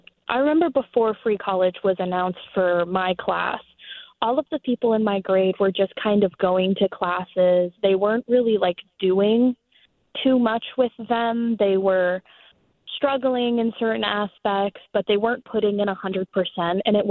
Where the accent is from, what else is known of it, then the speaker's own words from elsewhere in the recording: Jackson, Maine, United States; I grew up about a mile down a dirt road in the middle of nowhere, Maine. I grew up in Jackson, Maine, if most people even know where that is.